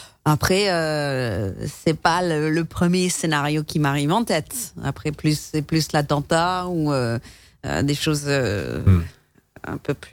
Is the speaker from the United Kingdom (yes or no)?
yes; England, United Kingdom; Moi je suis anglaise